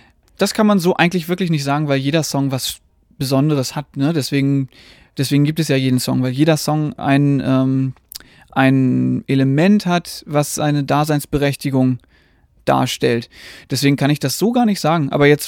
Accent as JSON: {"language": "German", "region": "Northern Germany", "country": "Germany", "said": "wir als Norddeutsche finden das hier ja total schön mit den ganzen Hängen, ne, mit den Bergen"}